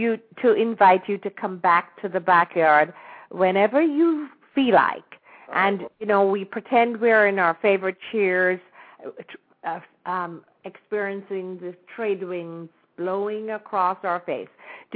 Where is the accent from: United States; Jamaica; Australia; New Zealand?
Jamaica; stories of growing up in Jamaica before independence, because there's not a lot of real documentation about, you know, how we socialized, what went on